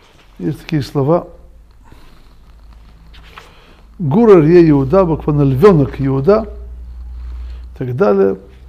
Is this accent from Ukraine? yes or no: yes; Odesa, Odesa Oblast, Ukraine; так говорили мы в родном городе Одесса